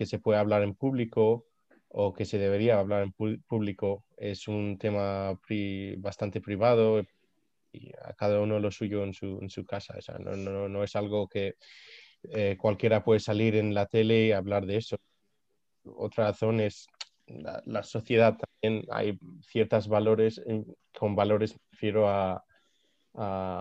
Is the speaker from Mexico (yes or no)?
no; Lebanon; en mi país, en Líbano